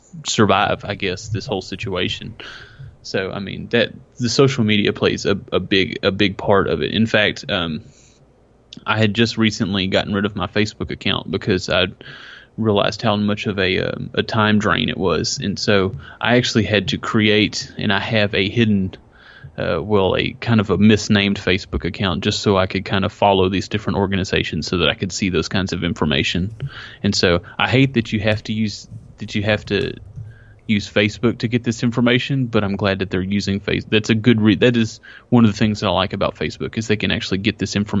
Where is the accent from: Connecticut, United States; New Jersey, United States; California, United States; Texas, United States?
Texas, United States; I mean, we're from Texas, obviously.